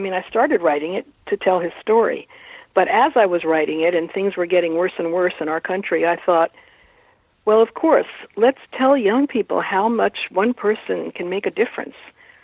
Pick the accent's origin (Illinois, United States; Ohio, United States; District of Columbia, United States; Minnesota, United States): District of Columbia, United States; Washington; I grew up in a very left family, and I grew up in Southeast Washington, D.C.